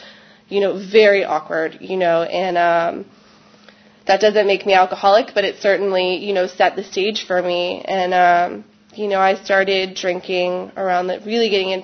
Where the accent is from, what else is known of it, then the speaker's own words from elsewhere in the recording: Baltimore, Maryland, United States; I grew up right outside of Baltimore, Maryland, in a great upbringing